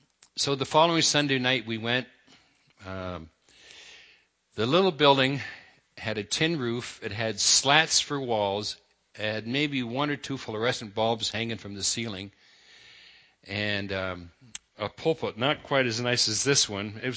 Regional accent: Netherlands; born there; first language Dutch; English is a second language; because Dutch is my first language, having been born in the Netherlands

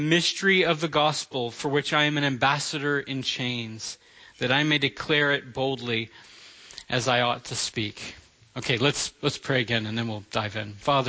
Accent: Florida, United States; I know in my home state, Florida, it was a really hard year for them.

